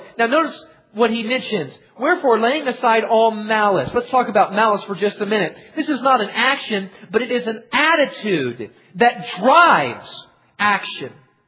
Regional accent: Florida, United States; As a young boy, I grew up in Central Florida. Summers in Central Florida were fun as a little boy.

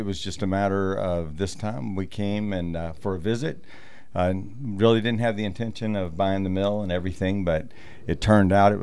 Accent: Pensacola, Florida, United States; Yeah, so we've been here for about a year and a half, a little over. And I actually grew up in Pensacola.

